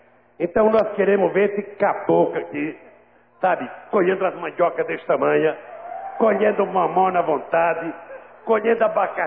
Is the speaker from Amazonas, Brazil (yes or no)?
no; Pernambuco, Brazil; moved away; se eu saí de Pernambuco para não morrer de fome e virei presidente da República